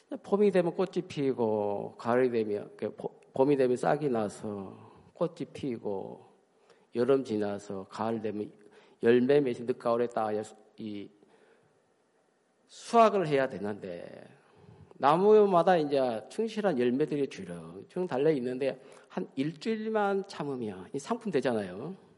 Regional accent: Yeosu, South Jeolla, South Korea; 저는 이제 고향이 여수인데 여수 맑을 여자 물수자 물이 맑다고 해서 여수거든요.

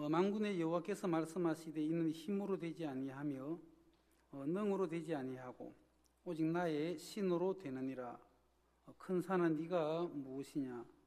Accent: South Gyeongsang, South Korea; 그러던 어느 날 제 고향이 경남 그 창인데

